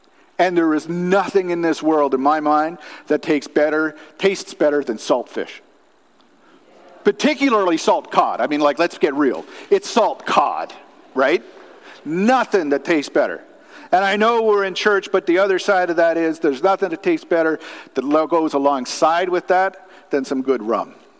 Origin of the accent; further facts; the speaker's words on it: Newfoundland and Labrador, Canada; I'm from Newfoundland, so I speak closer to pure English than the English speak English.